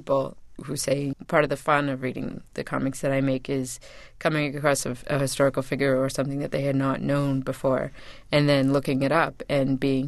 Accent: Canada; The Kennedys are fascinating because I'm Canadian and this is like a big American thing.

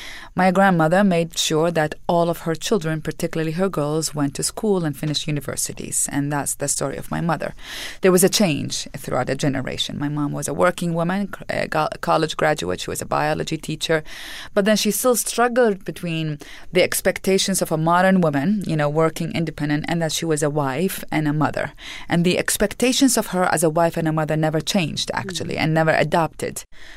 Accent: Iraq; Oh, well, like as any child and teenager, I went through a whole series of dreams from wanting to be a pilot to wanting to be an architect.

